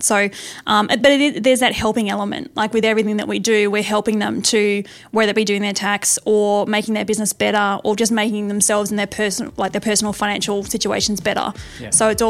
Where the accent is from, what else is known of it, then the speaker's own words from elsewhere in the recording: Tasmania, Australia; Well, I'm actually from Tasmania. So that was where I was born and bred